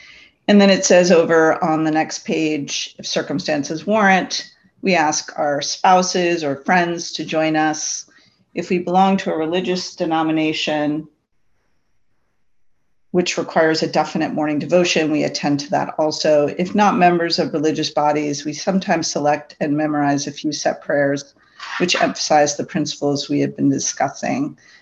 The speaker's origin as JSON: {"language": "English", "town": "Orlando", "region": "Florida", "country": "United States", "said": "I'm a compulsive debtor and spender, and I am from Orlando, Florida."}